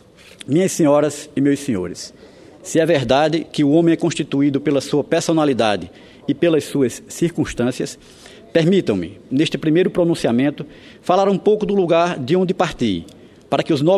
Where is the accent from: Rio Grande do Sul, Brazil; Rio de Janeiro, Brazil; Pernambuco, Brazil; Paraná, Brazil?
Pernambuco, Brazil; Caruaru; Sou o primeiro filho de Caruaru a chegar ao Senado em toda a história da República. Minha terra, Caruaru, a princesa do Agreste